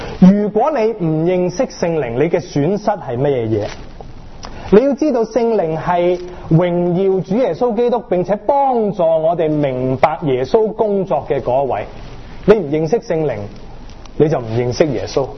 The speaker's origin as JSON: {"language": "Chinese", "country": "China", "said": "我们中国人来的嘛，我们是翘埋双手安安静静坐在这里，很有秩序的嘛"}